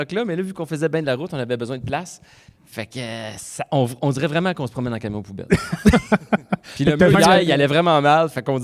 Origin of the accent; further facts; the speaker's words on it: Montreal, Quebec, Canada; Moi, je viens de Montréal.